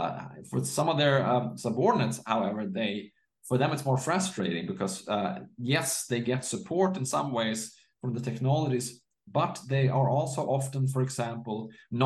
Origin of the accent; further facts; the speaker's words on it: Sweden; English is a second language; I mean, I'm from Sweden myself, and Sweden has sort of the aim of becoming completely cashless. They're not there yet, my fellow Swedes